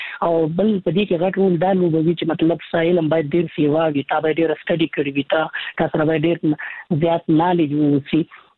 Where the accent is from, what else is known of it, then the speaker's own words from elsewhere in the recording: Afghanistan; بلکه موږ په خصوصا په افغانستان اتباعو کې یو مشکل دا دی